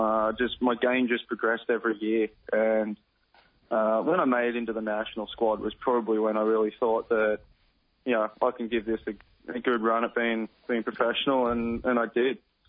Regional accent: Inverell, New South Wales, Australia; also born or lived in Taree; Born in Taree, and I grew up in Inverell. Yeah.

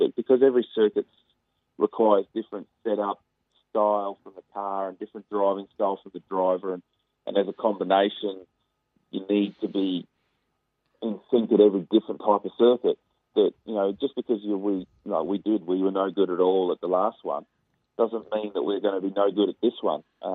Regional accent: Perth, Western Australia, Australia; Growing up in Perth, you don't get to do a lot of snow skiing.

